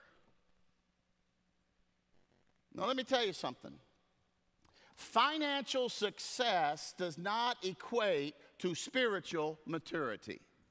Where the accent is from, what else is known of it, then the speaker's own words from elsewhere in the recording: United States; born there; I didn't ask to be born in America. I'm glad I was born in America.